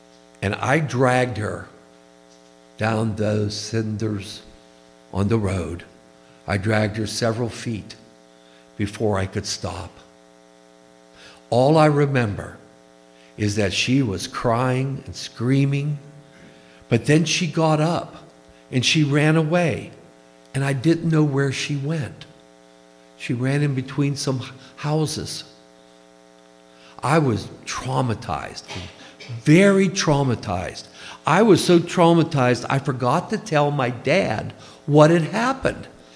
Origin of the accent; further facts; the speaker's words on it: Conway, Pennsylvania, United States; at a back alley street in Conway, Pennsylvania, where I grew up near Pittsburgh.